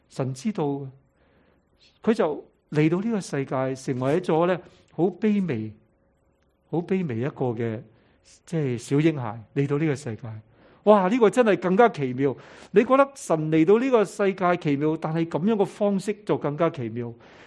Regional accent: China; 咁我哋中国人咧都几小心啲小朋友系嘛

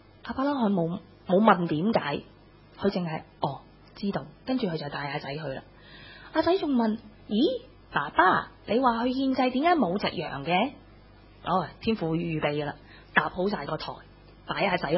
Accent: China; 我們中國人有句說話叫做什麼，真金不怕紅爐火

